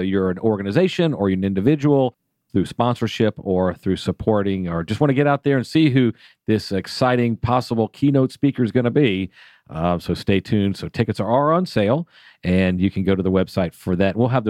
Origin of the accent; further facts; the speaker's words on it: Alpharetta, Georgia, United States; I'll have to visit soon as I am from Alpharetta.